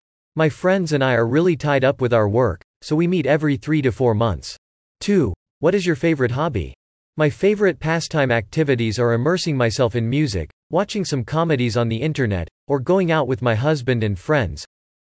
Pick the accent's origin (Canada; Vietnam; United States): Vietnam; English is a second language; now in Ho Chi Minh City, Vietnam; I'm working and living in HCM, but my parents reside in my hometown, HN District in DT Province. It's quite far from HCM City, maybe about 200 kilometers